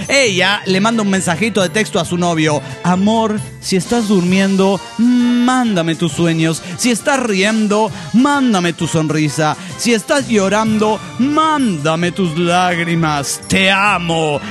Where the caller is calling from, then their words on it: Durango, Mexico; Hola, soy el piromaníaco de Durango.